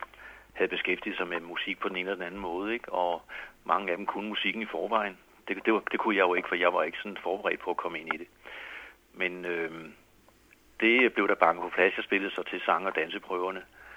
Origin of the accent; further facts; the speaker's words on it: Holbæk, Zealand, Denmark; now in Copenhagen, Denmark; Jeg er vokset op i Holbæk og har spillet i Holbæk Jazzklub som ung. Og da jeg så flyttede til København